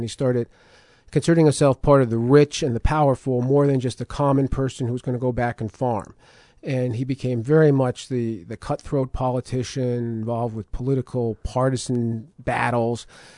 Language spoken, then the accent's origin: English; South River, New Jersey, United States; I grew up in South River, New Jersey, and that's where I went to high school.